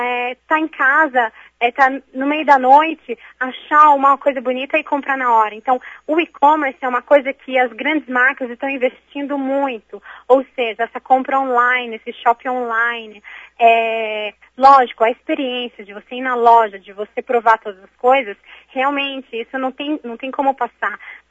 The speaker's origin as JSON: {"language": "Portuguese", "country": "Brazil", "said": "Eu, como brasileira, eu fui na Itália para aprender e para um futuro voltar para o Brasil"}